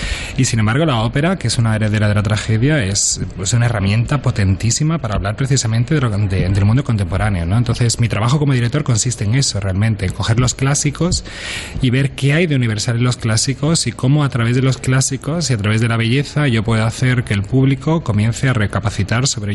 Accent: Seville, Andalusia, Spain; esas butacas donde yo he estado sentado en mi tierra, en Sevilla

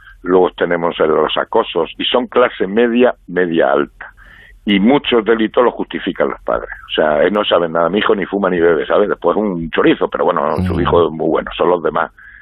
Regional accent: Castilla-La Mancha, Spain; Yo es que soy manchego y me gusta que se me entienda.

